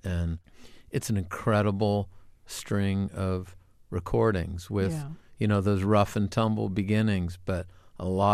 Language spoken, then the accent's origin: English; New Hampshire, United States; I grew up in New Hampshire, and the radio station that we listened to is WBCN in Boston.